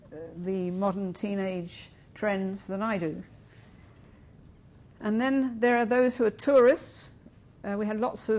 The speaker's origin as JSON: {"language": "English", "country": "United Kingdom", "said": "I come from Britain, as you've already gathered, I'm sure, and heard."}